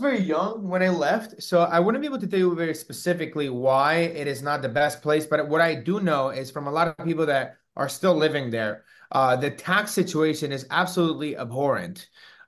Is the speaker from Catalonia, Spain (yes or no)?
yes; Barcelona, Catalonia, Spain; I was born and raised in Barcelona, Spain.